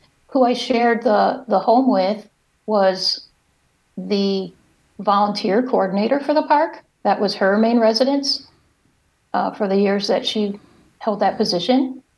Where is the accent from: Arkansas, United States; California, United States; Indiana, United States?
Indiana, United States; Being born and raised in Northwest Indiana, I always knew about the dunes